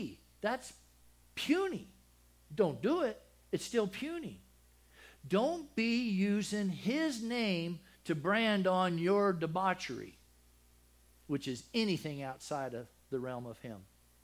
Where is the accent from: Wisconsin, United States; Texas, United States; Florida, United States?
Texas, United States; I'm from Texas.